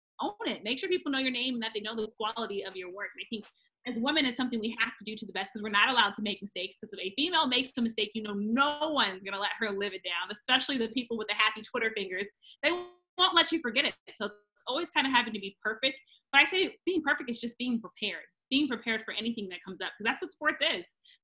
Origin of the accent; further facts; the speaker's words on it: DMV, United States; I love the DMV. Like, I am the DMV. Like, it's my hometown.